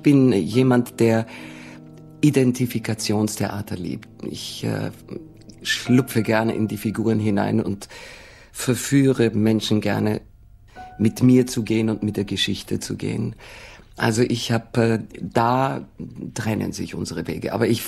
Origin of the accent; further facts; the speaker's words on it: Greece; also born or lived in Austria / Germany; aus dem Umfeld, aus dem ich gewachsen bin, aus Griechenland, aus Österreich, auch aus Deutschland.